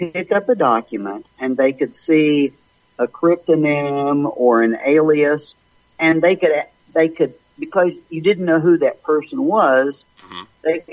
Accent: Oklahoma, United States; because I'm from Oklahoma and used to spend a lot of time in Texas.

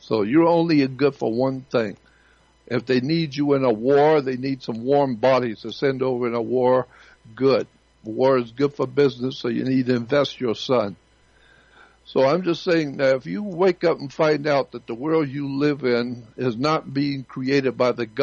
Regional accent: the South, United States; when I was growing up in the South, I always learned to, when talking to adults, with yes, ma'am, and yes, sir.

